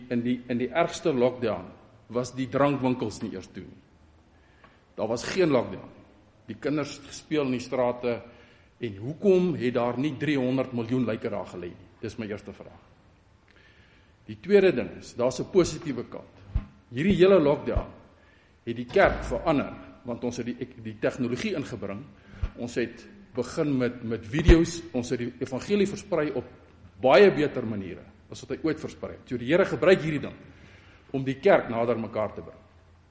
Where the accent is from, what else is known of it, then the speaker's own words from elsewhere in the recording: Pietersburg, Limpopo, South Africa; Ons kom van Pietersburg af en ek het gewerk in die tyd in die wil ek sê die rural areas